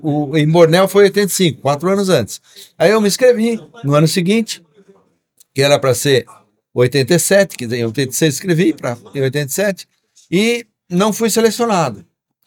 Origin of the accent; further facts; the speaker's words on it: São Paulo, Brazil; also born or lived in Paraná; sou paulistano da Gema, né? Então, meu contato era só asfalto. Eu sempre gostei de velocidade, tá? Em 2000, aliás, 1980, eu fui para o Paraná. Cansei de São Paulo